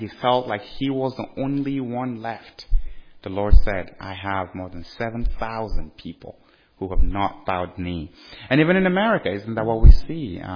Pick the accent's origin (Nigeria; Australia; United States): Nigeria; things I'll be telling you about growing up in Nigeria and being in the church in Nigeria and a Christian family